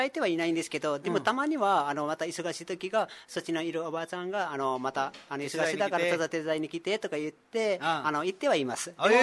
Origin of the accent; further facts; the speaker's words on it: Nepal; Japanese is a second language; うん、そうですね、自分の実家だからさ